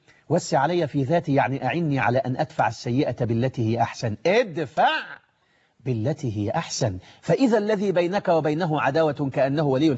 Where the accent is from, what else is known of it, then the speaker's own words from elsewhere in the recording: Egypt; زي الناس ما بيقولوا عندنا في مصر كده